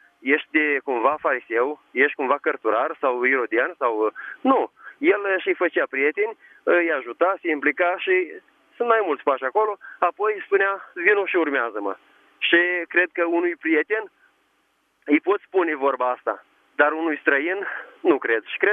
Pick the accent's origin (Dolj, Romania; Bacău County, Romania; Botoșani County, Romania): Botoșani County, Romania; Botoșani; sunt din Botoșani, dar acum o duc în Suceava.